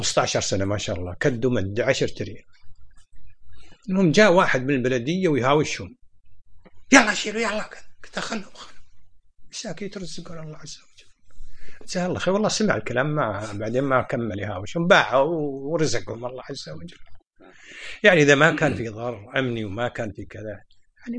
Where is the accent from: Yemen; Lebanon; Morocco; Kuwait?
Kuwait; ترى من أول حتى عندنا في الكويت القسائم الصناعية اللي في الشويخ ممنوع الكويت يأجرها